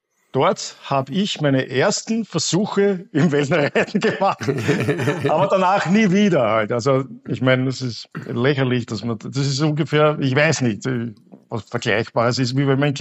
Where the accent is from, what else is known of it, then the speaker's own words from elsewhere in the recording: Austria; also born or lived in Maldives / Thailand; als typischer Österreicher